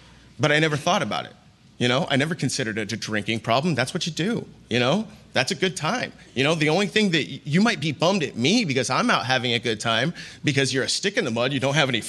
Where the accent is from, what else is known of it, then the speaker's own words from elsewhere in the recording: Sacramento, California, United States; I grew up in Sacramento.